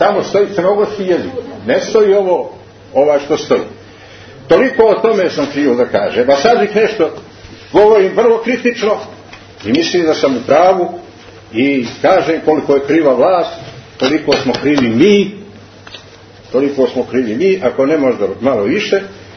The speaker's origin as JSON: {"language": "Serbian", "country": "Serbia", "said": "I u ostalom se ja legitimišem svaki put da sam ja Srbin"}